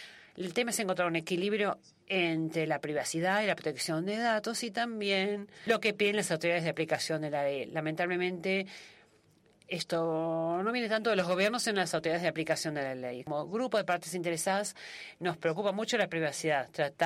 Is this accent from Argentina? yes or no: yes; Argentina; Hola, yo soy de Argentina.